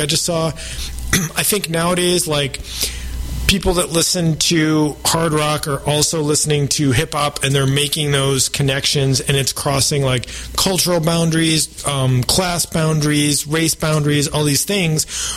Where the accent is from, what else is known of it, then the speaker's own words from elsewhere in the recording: New York, United States; I grew up in New York State. My dad was in the Air Force